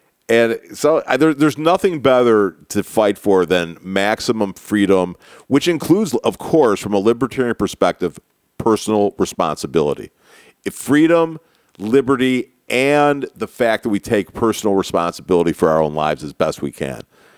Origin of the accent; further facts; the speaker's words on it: Chicago, Illinois, United States; I grew up in Chicago under the Mayor Daley regime.